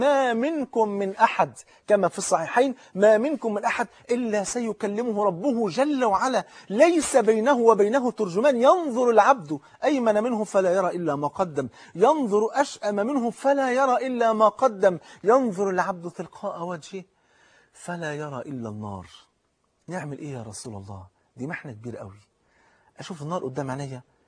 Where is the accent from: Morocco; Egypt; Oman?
Egypt; Cairo, Cairo Governorate; عندنا في الحي اللي أنا تربيت فيه في مصر القديمة